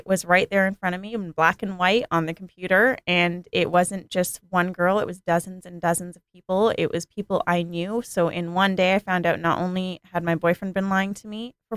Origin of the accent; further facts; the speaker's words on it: Vancouver, British Columbia, Canada; In my hometown of Vancouver, Canada